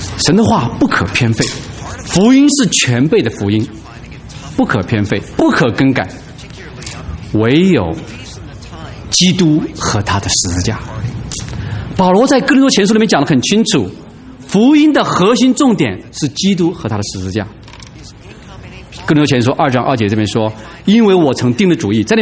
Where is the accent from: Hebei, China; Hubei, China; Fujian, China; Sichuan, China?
Hubei, China; 我小时候是在湖北农村长大的